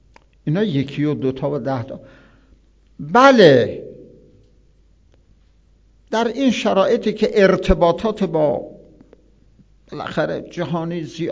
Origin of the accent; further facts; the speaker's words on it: Birjand, South Khorasan, Iran; برحال شما اهل کجا هستید؟ گفتم اهل بیرجن.